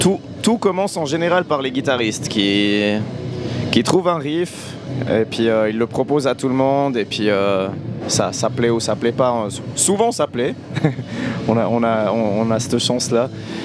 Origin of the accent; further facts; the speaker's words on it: Saint-Léonard, Valais, Switzerland; Moi, je suis de Saint-Léo.